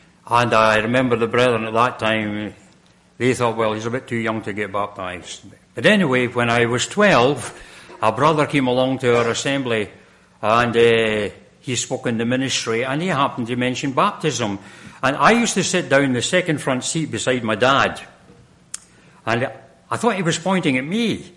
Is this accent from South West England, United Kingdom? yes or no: no; Scotland, United Kingdom; And I was brought up in Scotland